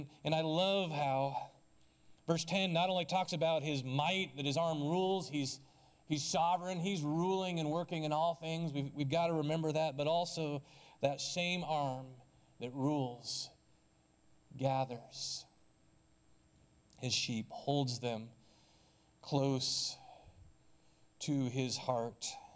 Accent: Philippines; I grew up in the Philippines

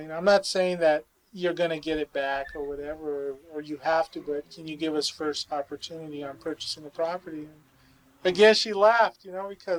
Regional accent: Redlands, California, United States; And we were raised on Harold and 6th Street, Northside, up here in Redlands.

